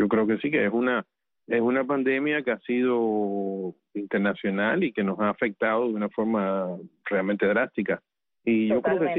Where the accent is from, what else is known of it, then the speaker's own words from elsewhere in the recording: Cuba; voy a aprovechar para darle un saludo a mi pueblo que tiene esa gran pandemia de hace 60 años y que la sufre todavía y que le mando todo mi calor y todo mi amor a los cubanos.